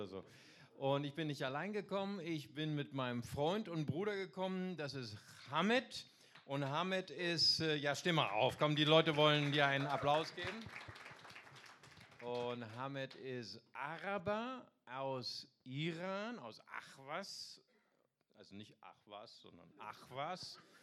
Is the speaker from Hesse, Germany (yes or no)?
no; Bonn, North Rhine-Westphalia, Germany; Wir kommen ja aus Bonn.